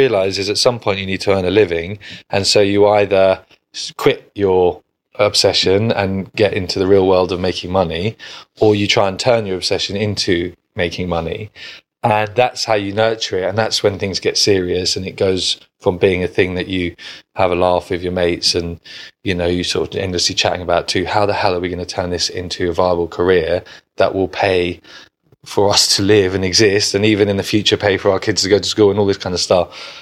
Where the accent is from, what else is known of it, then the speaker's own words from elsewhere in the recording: London, United Kingdom; growing up in London and then going off to University of Manchester